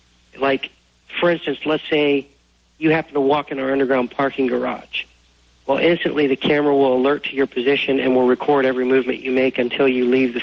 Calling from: Dayton, Ohio, United States; I'm calling from Dayton, Ohio.

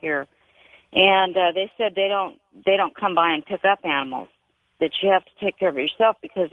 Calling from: Texas, United States; I'm calling from North Texas.

